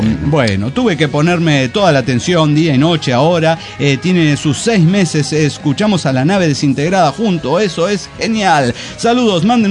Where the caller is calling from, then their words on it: La Paz, Bolivia; de La Paz, Bolivia.